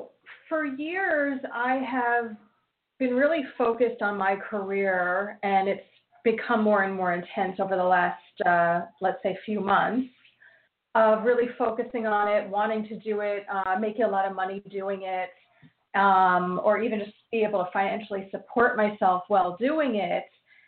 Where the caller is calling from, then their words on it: New Jersey, United States; New Jersey.